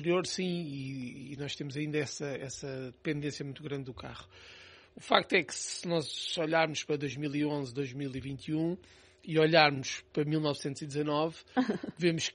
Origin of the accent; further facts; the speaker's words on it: Portugal; Que sou português, viver em Portugal é fantástico.